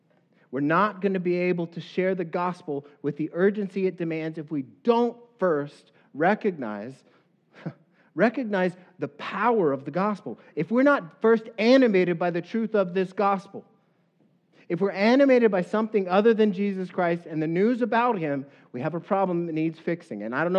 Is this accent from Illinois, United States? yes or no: no; El Paso, Texas, United States; If you don't know what I just said, don't worry, I'm from El Paso.